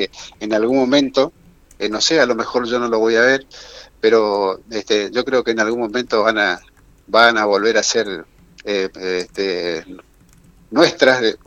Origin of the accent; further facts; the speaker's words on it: Argentina; nosotros fuimos a Malvinas convencidos como argentinos a defender nuestro territorio